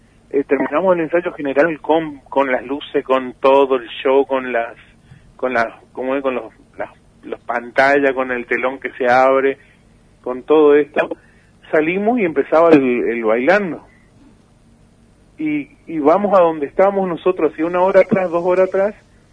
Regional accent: Misiones, Argentina; yo vengo porque vengo de Caladura, lo repito, pero por lo menos vengo a traer el nombre de Iguazú, el nombre de nuestra provincia

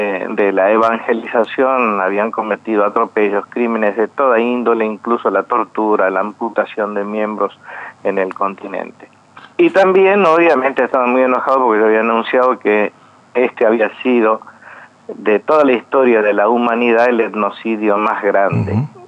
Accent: Argentina; nosotros como argentinos

